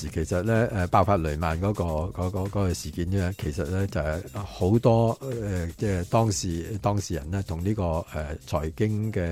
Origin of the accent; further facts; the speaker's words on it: Hong Kong; 我哋香港人最中意系咩啊？快靓正嘛